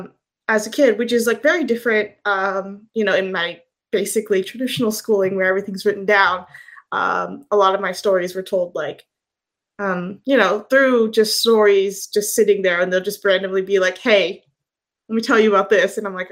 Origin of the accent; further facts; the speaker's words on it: United States; I'm from America, so I just do a lot of reading for